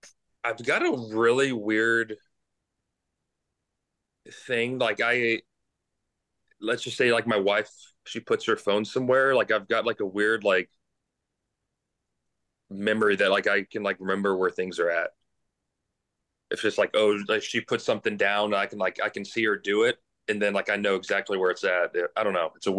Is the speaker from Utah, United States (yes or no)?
no; Atlanta, Georgia, United States; now in South Carolina, United States; growing up in Atlanta and now in South Carolina, it's usually pretty hot